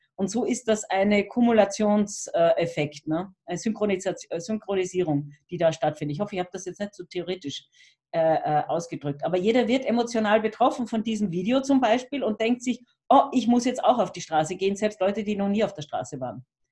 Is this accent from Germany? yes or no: no; Austria; Also das fehlt bei uns in Österreich.